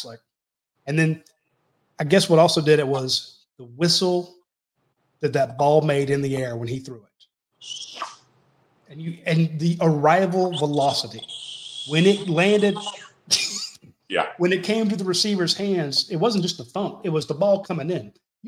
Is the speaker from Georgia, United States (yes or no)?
yes; Warrenton, Georgia, United States; This is my hometown, Warrenton, Georgia, not too long ago.